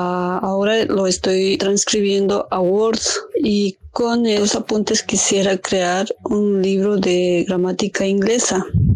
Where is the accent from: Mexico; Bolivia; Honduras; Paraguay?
Bolivia; now in Dublin, Ireland; Soy boliviana, pero actualmente estoy en Dublín, Irlanda.